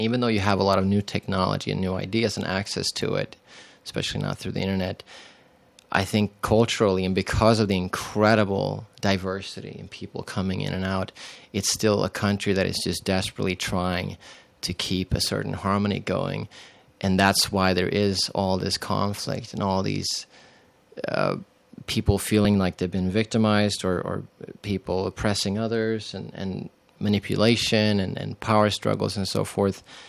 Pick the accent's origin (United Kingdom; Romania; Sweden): Sweden; English is a second language; moved away as an adult; I'm from Sweden, so the first 20 years of my life, I lived in a very different society than this one, and it's been a real, you know, wake-up call the last 11 years.